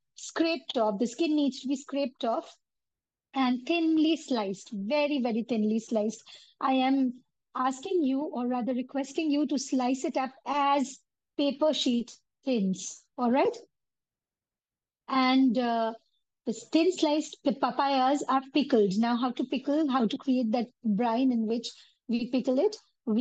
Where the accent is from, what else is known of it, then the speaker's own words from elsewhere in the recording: West Bengal, India; Like, I come from Bengal.